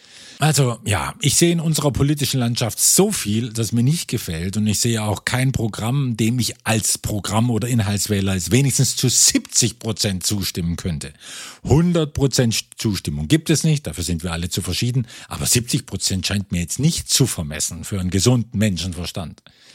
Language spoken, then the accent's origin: German; Baden-Württemberg, Germany; born there; Dann kann ich als gebürtiger Schwabe den morgigen Tag der baden-württembergischen Landtagswahl natürlich nicht unerwähnt lassen.